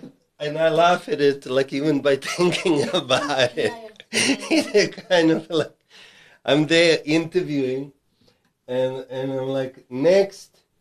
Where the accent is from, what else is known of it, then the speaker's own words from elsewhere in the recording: South Africa; man, I'm Serbian. Like, I'm South African, but like my DNA is Serbian, and we are straightforward.